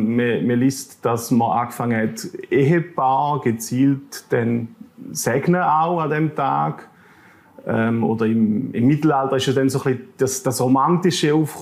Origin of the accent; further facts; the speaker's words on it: Thurgau, Switzerland; Also ich bin mir auch aufgewachsen in der Ostschweiz, im Thurgau.